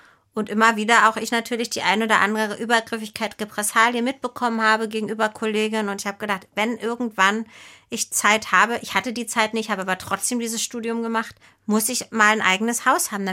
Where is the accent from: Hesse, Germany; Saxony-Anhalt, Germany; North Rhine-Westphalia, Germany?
Saxony-Anhalt, Germany; Stendal; ich war mit 14 im Theaterjugendclub in meiner Heimatstadt Stendal in Sachsen-Anhalt